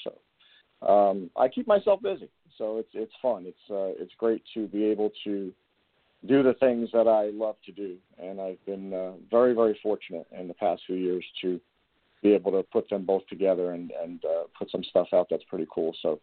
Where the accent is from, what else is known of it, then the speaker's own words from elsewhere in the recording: New Jersey, United States; now in Naperville, United States; Well, I'm born and bred in New Jersey. I now live in a west suburb of Illinois called Naperville.